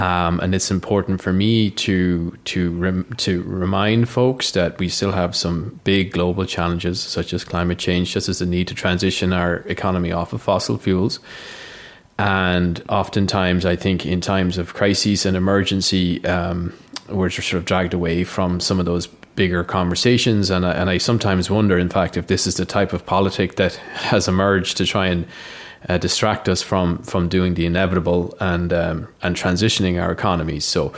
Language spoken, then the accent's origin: English; Ireland; now in Canada; No, I mean, this isn't a Grinrod accent that you can hear me speaking with. So obviously, I grew up in Ireland and did become a criminal prosecutor there.